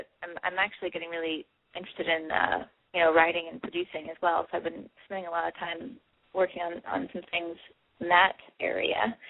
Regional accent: Hawaii, United States; I grew up in Hawaii.

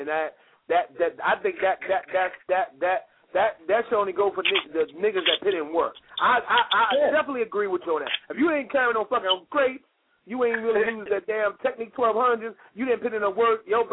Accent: Jersey City, New Jersey, United States; I'm from Jersey City, so all my Jersey City cats stand up.

